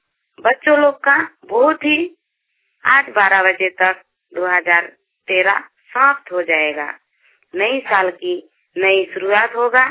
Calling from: Khakripara, Jharkhand, India; मैं जमशेदपुर ब्लॉक में रहती हूँ और मेरा गांव का नाम है खाकड़ीपाड़ा।

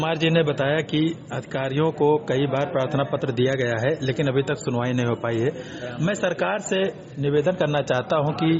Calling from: Ayodhya, Uttar Pradesh, India

